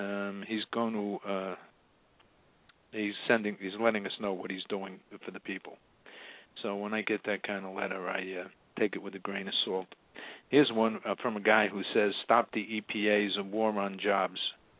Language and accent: English; New York City, New York, United States; I grew up in New York City where the Hudson meets the Harlem River